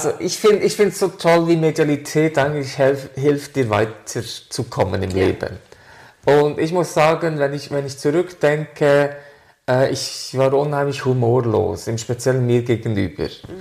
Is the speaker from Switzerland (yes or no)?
yes; Switzerland; German is a second language; und Deutschland ist Deutsch, ja, ist eine Fremdsprache für den Schweizer. Ja. Meine Lieben, deshalb mein Akzent.